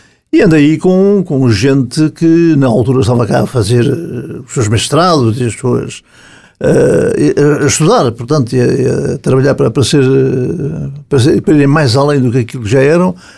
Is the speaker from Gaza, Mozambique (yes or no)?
no; Maputo, Maputo City, Mozambique; eu felizmente atravessei a minha juventude toda em Moçambique, conheci muito pouco nessa altura, quando andava no liceu, conheci muito pouco de Moçambique, conheci Lourenço Marques, a antiga capital hoje chamada Maputo